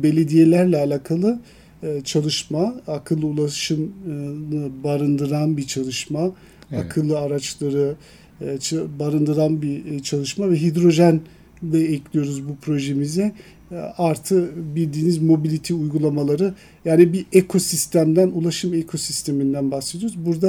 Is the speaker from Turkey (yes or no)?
no; Ulm, Baden-Württemberg, Germany; Doğma büyüme olacak olursa Almanya'yı az çok bilenler Münih Stuttgart arasında Ulm, Baden-Württemberg eyaletin